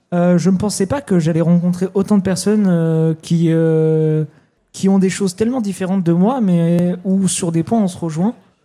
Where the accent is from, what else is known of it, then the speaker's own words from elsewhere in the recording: Nouvelle-Aquitaine, France; moi je viens de Charente, mais du coup je suis sur le territoire de Charente et de Charente-Maritime.